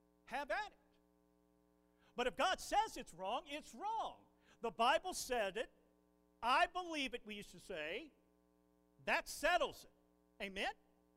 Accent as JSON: {"language": "English", "town": "Kingsport", "region": "Tennessee", "country": "United States", "tie": "born or raised there", "also_born_or_lived": "Ohio", "said": "I was born in Ohio. I was raised in East Tennessee, in Kingsport."}